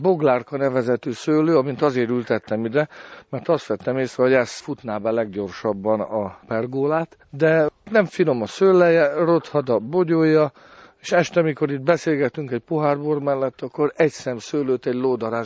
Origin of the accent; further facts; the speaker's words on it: Baranya, Hungary; Én 150 kilométerrel arrébb születtem, ott éltem Baranyában, Szendénesen.